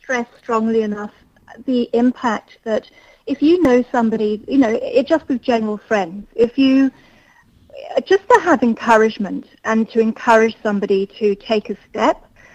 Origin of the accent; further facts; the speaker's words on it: England, United Kingdom; now in Melbourne, Australia; So I'm from England originally. And been living in Australia and Melbourne mostly for, 25, 30 years or so.